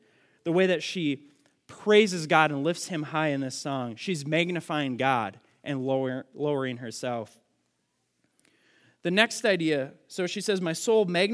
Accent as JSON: {"language": "English", "region": "Minnesota", "country": "United States", "tie": "born or raised there", "said": "And I saw this all the time growing up in Minnesota."}